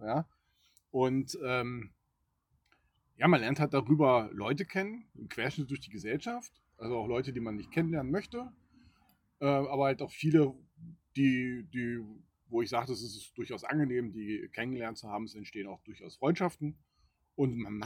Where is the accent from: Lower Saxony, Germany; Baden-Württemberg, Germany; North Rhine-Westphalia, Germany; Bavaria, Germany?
North Rhine-Westphalia, Germany; Cologne; born there; Gebürtiger Rheinländer. Ich bin in Köln geboren, genau.